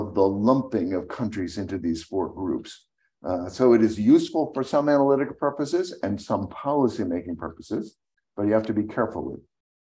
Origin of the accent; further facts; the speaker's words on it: Massachusetts, United States; There's one in my home state of Massachusetts involving injectables.